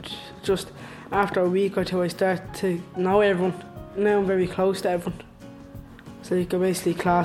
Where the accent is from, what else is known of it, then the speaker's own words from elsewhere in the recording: Ballymun, Leinster, Ireland; I'm 13, I'm from Ballymun.